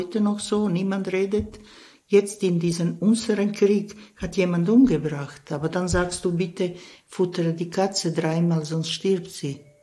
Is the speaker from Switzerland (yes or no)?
yes; Switzerland; ich bin Schweizer. Und in diesem Schweizer hat ein Türke Platz. Und in den Türken hat ein Schweizer Platz.